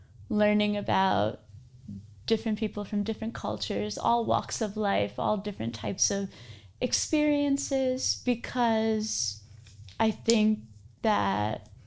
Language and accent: English; New York, United States; So growing up in the early 2000s, I'm from Fulton County, New York, raised by a single mom who's an immigrant to this country from India.